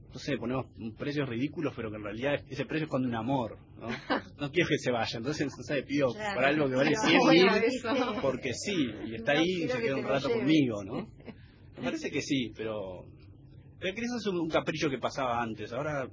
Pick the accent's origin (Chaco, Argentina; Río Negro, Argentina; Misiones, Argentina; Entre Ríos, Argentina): Río Negro, Argentina; Bariloche; also born or lived in Buenos Aires; yo nací en Buenos Aires, pero me crié en el interior. Hice la primaria y la secundaria en la Patagonia, donde... soy de Bariloche